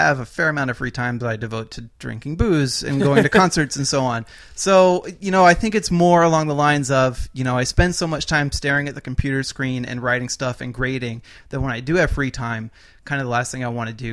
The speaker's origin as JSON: {"language": "English", "region": "New Jersey", "country": "United States", "tie": "born or raised there", "said": "I grew up in New Jersey, in North Jersey."}